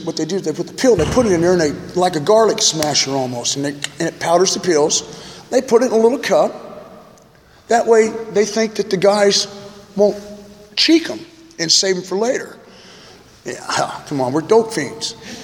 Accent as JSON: {"language": "English", "region": "Missouri", "country": "United States", "said": "I'm from Missouri. I'm in federal prison in California"}